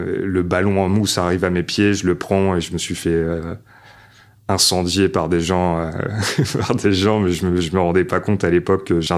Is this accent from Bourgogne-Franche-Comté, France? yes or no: no; Paris, Île-de-France, France; dans le Loir-et-Cher, quand on est dans un petit village comme ça, le fait que je venais de Paris, tout le monde